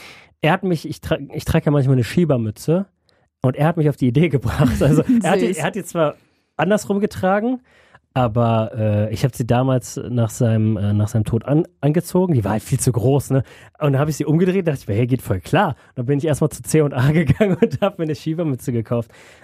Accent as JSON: {"language": "German", "town": "Düsseldorf", "region": "North Rhine-Westphalia", "country": "Germany", "tie": "born or raised there", "said": "Naja, ich verbinde mit meiner Heimatstadt, also mit Düsseldorf, halt viel meine Familie, ne? Die Altstadt."}